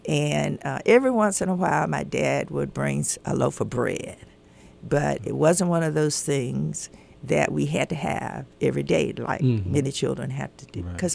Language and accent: English; North Carolina, United States; Well, I am from North Carolina. I was born into a big family, had six girls and four boys, and we lived on a farm.